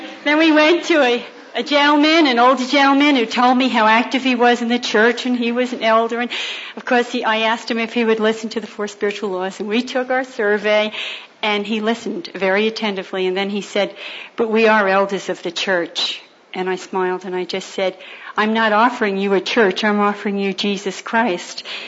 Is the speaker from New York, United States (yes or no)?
yes; Brooklyn, New York, United States; I'm from Brooklyn, New York.